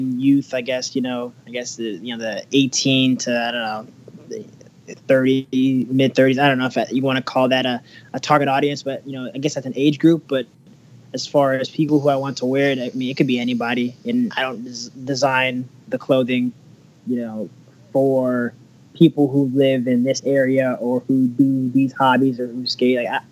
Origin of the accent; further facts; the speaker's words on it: California, United States; I'm from the Bay Area.